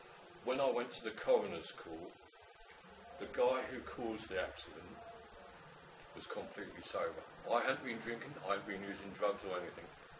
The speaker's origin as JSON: {"language": "English", "town": "Norwich", "region": "East of England", "country": "United Kingdom", "said": "I'm from Norwich, East Anglia."}